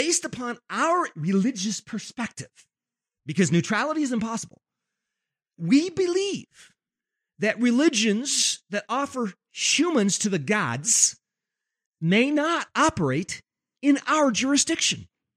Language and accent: English; Denver, Colorado, United States; I'm a tourist. No. I came all the way from Denver, Colorado.